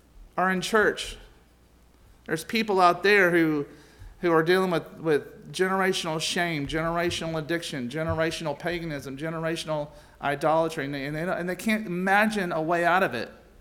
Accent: the South, United States; I grew up in the South, and there's a proper way one goes into their parents' house.

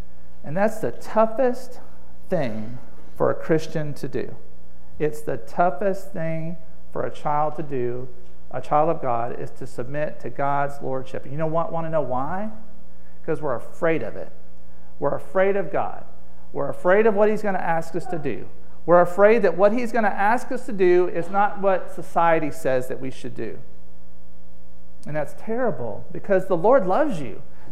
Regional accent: Southern US, United States; I grew up down in the South, and we were holy rollers down there. So I'm not sure what you call it up here.

